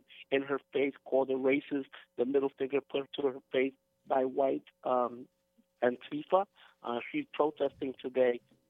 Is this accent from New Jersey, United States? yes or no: yes; New Jersey, United States; I know you know that I'm from New Jersey.